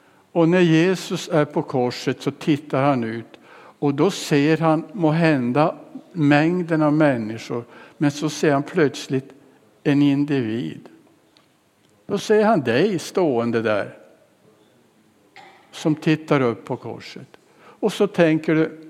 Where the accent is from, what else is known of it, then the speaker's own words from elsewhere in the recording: Luleå, Norrbotten County, Sweden; now in Karlshamn, Sweden; vi har flyttat från Bökemål och vi bor i Karlshamn nu. Annars kommer jag uppifrån Luleå.